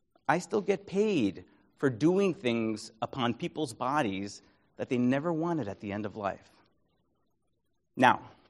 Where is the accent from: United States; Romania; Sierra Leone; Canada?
United States; Brooklyn, New York; You see, I was born and bred in Brooklyn, New York, where Whitman spent the first half of his life.